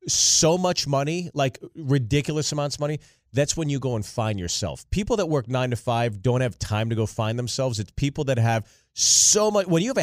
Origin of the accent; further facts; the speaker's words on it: Freehold, New Jersey, United States; born there; now in Los Angeles, United States; I was born in Jersey, Freehold, New Jersey. Everybody knows that for